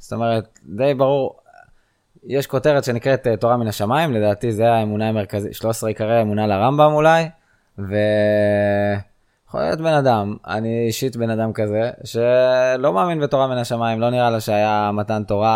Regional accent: Nir Galim, Southern District, Israel; אני בתור ילד, תגיד לי אם זה החוויה שאתה מתכוון אליה, גדלתי במושב נרגלים

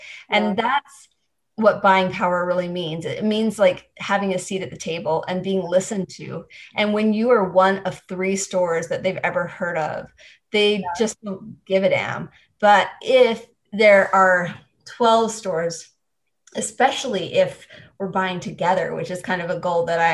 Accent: Utah, United States; I mean, I grew up in Utah County, might jump to conclusions.

